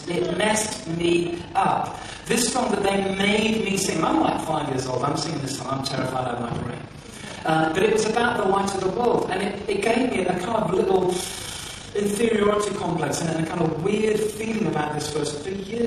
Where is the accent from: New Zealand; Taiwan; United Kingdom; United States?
United Kingdom; England; If we were Irish, we'd say yous. But we're English and just so we say you